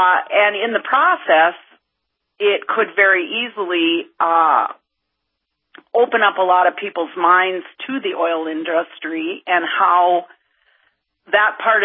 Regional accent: South Dakota, United States; Look at what the, it's done for South Dakota, the Black Hills of South Dakota. I grew up in South Dakota.

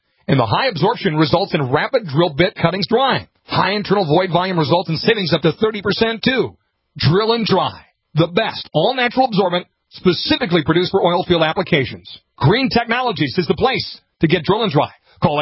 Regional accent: Minnesota, United States; I weep for my home state of Minnesota.

